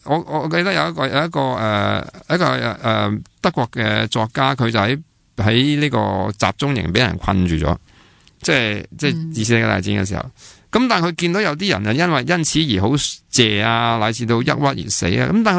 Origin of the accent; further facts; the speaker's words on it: China; 不是即是以前我哋中国人啊，你要一路大家喊到成条街咁样